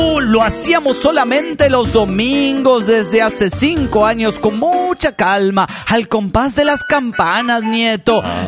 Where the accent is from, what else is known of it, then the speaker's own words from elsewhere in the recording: Cochabamba, Bolivia; de Cochabamba, Bolivia.